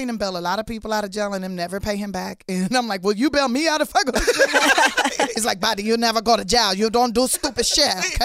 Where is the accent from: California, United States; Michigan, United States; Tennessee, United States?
California, United States; Los Angeles; In South Central Los Angeles.